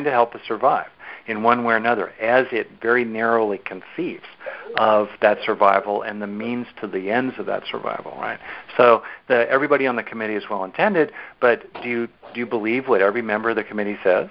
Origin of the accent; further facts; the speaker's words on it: United States; certainly in America, my home country